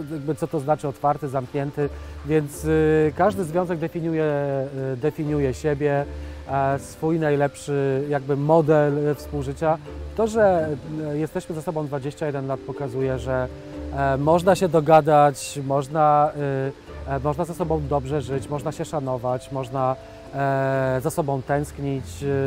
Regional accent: Stalowa Wola, Subcarpathian Voivodeship, Poland; Jestem z Podkarpacia, no ze właśnie, Stalowej Woli, więc...

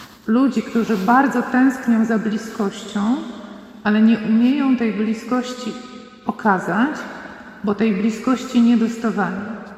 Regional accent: West Pomeranian Voivodeship, Poland; bo ja pochodzę spod Szczecina.

